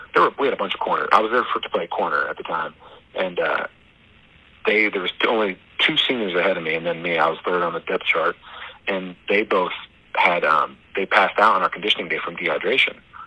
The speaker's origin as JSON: {"language": "English", "town": "Parkersburg", "region": "West Virginia", "country": "United States", "tie": "born or raised there", "also_born_or_lived": "Fairmont", "said": "I was born in Fairmont, West Virginia, and my mom and dad were together at that point. But then, I don't know what the time frame is. My dad moved to Florida pretty soon after I was born, and then my mom moved to Parkersburg, which I moved in with my grandma."}